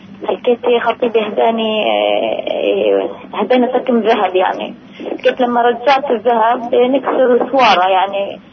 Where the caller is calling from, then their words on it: Kafr Qasim, Central District, Israel; أنا من كفر قاسم. من كفر قاسم.